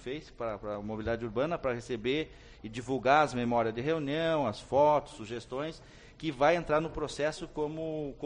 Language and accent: Portuguese; São Leopoldo, Rio Grande do Sul, Brazil; eu realmente sou de Porto Alegre, região metropolitana, São Leopoldo, trabalho em Porto Alegre